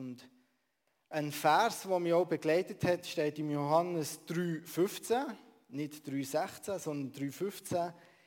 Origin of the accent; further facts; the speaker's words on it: Langnau im Emmental, Bern, Switzerland; typisch Dörfli, Wieler im schönen Emmental, das ist in der Nähe von Langnau im Emmental. Und dort durfte ich gewisse Jahre aufwachsen, in dem Krachen, wie man schön bei uns im Emmental sagt. Und ich merke, ich bin sehr ländlich aufgewachsen